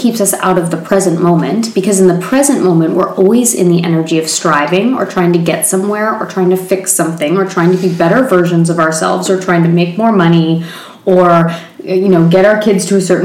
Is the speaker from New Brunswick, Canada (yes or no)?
yes; Fredericton, New Brunswick, Canada; a dear friend of mine from my hometown, which is awesome, back home in Fredericton, New Brunswick, Canada.